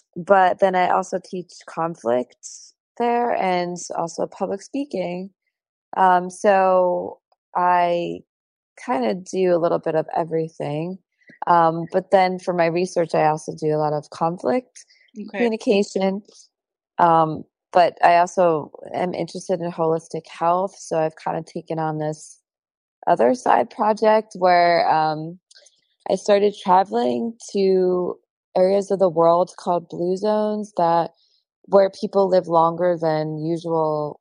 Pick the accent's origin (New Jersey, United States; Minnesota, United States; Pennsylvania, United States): Pennsylvania, United States; Philadelphia; now in Tampa, United States; And then originally I'm from Philadelphia, and I sort of have lived all over